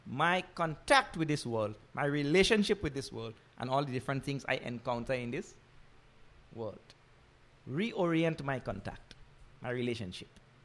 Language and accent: English; Trinidad & Tobago; So I'm coming from Trinidad.